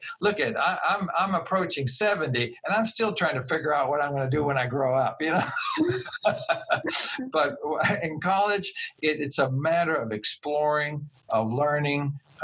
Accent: Los Angeles, California, United States; I grew up in Los Angeles and in LA, and my goal in life was to be an auto mechanic.

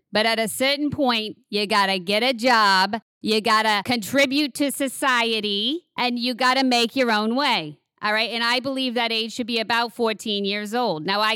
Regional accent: Massachusetts, United States; Near Boston.

